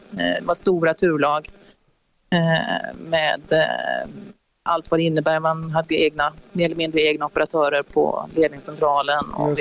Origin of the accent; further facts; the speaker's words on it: Gothenburg, Västra Götaland County, Sweden; Jag är från Göteborg, så jag hade jobbat på